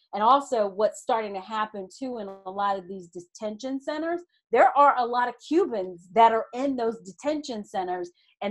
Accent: Lakeland, Florida, United States; I'm from Tampa Bay. You can't get it. You definitely can't get it in Lakeland, where I grew up, because people lose their minds.

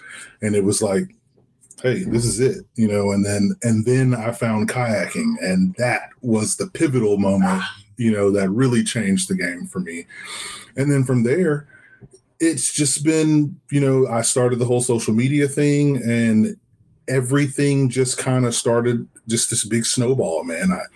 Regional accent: Texas, United States; You know, I'm from Texas, born and raised.

